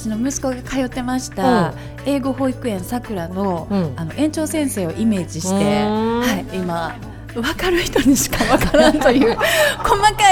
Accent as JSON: {"language": "Japanese", "region": "Kansai", "country": "Japan", "said": "あの2人とも関西人だからですかね"}